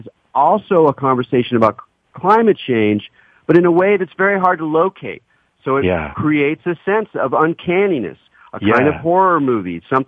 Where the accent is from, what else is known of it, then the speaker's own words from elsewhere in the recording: California, United States; Like speaking as a Californian, I know that droughts, dryness is common historically to this area.